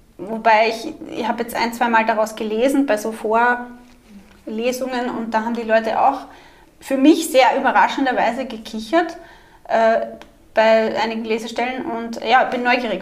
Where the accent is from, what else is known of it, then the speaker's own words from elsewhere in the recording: Austria; Sagt man ja bei uns in Österreich, die ledige Semmel.